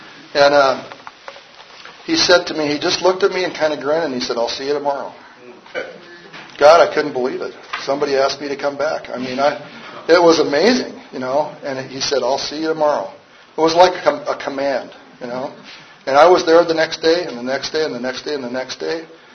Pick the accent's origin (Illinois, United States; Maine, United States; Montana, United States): Montana, United States; I trusted him because he was from my home state